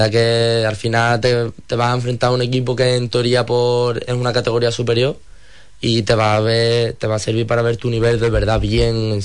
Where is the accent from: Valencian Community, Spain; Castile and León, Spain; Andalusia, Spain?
Andalusia, Spain; Punta Umbría; also born or lived in Moguer; He vivido casi toda mi vida en Punta Umbría hasta los 9 años, bueno, casi toda mi vida. Hasta los 9 años estuve en Punta Umbría y ya después a los 9 años me fui a Moguer, pero yo soy más de Punta Umbría que de Moguer.